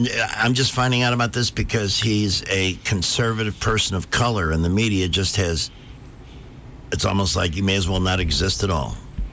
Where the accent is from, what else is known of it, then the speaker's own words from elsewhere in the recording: Chicago, Illinois, United States; I'm from Chicago. Mm-hmm. I grew up there. I spent 25 years there